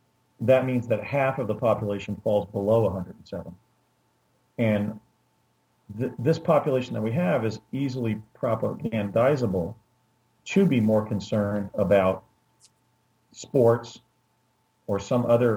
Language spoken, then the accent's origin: English; New Jersey, United States; As an American, as somebody who grew up in New Jersey, where we weren't even locking our front doors at night, where every mother in my neighborhood was a surrogate mother